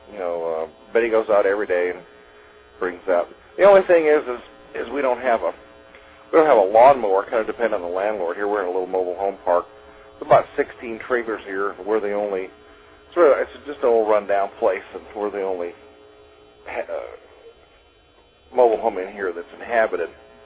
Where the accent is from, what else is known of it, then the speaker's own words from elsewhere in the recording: Louisiana, United States; also born or lived in Mississippi; I grew up in Louisiana, Mississippi, around poor blacks